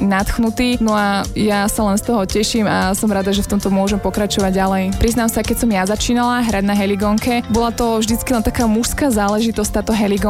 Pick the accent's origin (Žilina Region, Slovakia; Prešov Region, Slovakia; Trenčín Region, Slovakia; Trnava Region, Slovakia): Žilina Region, Slovakia; ja, čo pochádzam z Kysúc, my máme skôr také kroje tmavšie